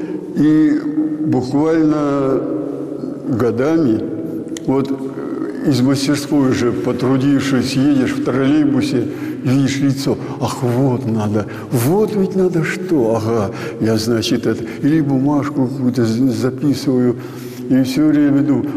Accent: Kostroma, Kostroma Oblast, Russia; Я сам волжанин, костромич. И, то есть, вырос на Волге.

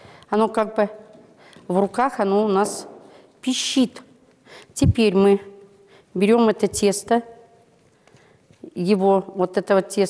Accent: Urals, Russia; Нет, мы сейчас уральцы.

